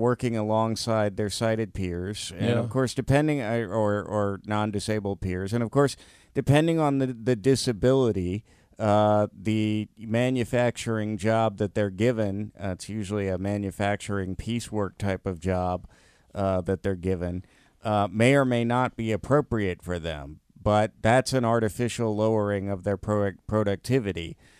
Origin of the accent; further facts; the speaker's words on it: South Carolina, United States; now in Baltimore, United States; I was an Army brat growing up, and my family finally settled in South Carolina. So that's where I lived the longest before I came to Baltimore.